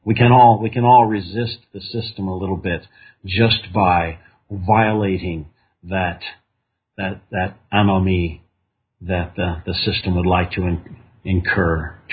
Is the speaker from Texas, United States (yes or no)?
yes; Texas, United States; I grew up in Texas, and every young man who grows up in Texas, or at least in my generation who grew up in Texas, was filled with the story of the Alamo